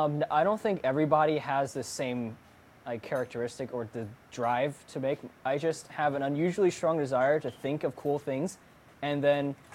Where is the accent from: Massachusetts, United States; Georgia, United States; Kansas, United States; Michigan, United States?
Georgia, United States; Atlanta; Well, so, my hometown is Atlanta, and growing up in suburban Atlanta, which is like upper white middle class suburban soccer momville